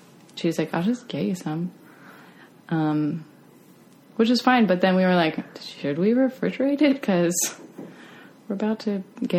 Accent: Pennsylvania, United States; Yeah, I say I'm from Pittsburgh, which is sort of true, depending on how far away I am. I grew up like an hour north.

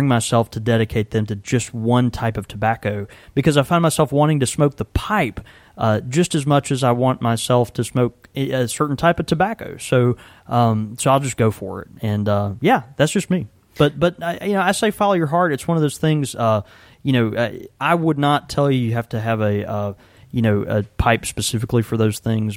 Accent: Houston, Texas, United States; born there; now in Jackson, United States; I was born in Houston, Texas, okay? That's a big city, fourth largest city in the country.

